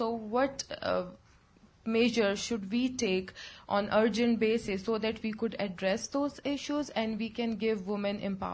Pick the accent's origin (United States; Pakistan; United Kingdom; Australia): Pakistan; Balochistan; English is a second language; I'm a journalist from Pakistan, and I'm from Balochistan